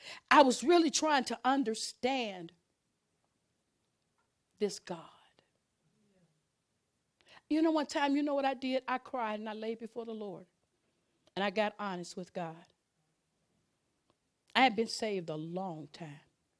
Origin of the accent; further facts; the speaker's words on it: Chicago, Illinois, United States; I grew up in Chi-Town. I knew where all the streets were. I knew the streets not to go on. I mean, I knew Chicago, but guess what? And that's where all my relatives were.